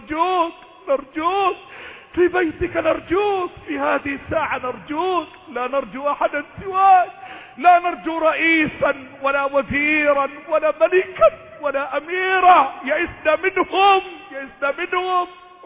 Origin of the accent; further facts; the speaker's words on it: Egypt; اللهم احفظ بلدنا مصر،